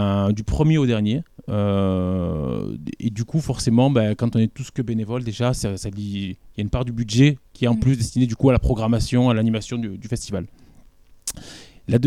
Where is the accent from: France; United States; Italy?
France; Marvejols, Occitanie; En fait, je suis né à Marvejols, j'ai grandi à Marvejols.